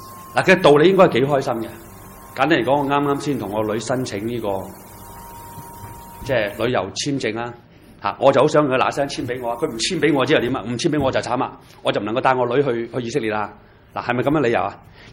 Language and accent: Cantonese; China; 其實我中國人都係咁樣嘅。